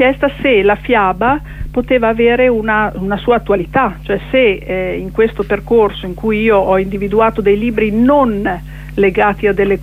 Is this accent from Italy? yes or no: yes; Milan, Lombardy, Italy; accent: Milanese; also born or lived in Emilia-Romagna; il mio accento è un po' doppio perché io sono di derivazione milanese e di adozione romagnola, quindi non so quale dei due prevarrà.